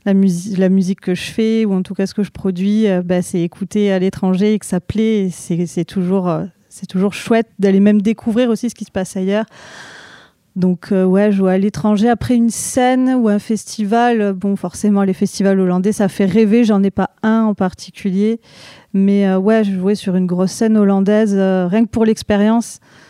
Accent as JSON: {"language": "French", "town": "Toulouse", "region": "Occitanie", "country": "France", "said": "en tant que Toulousaine et avoir commencé mes soirées"}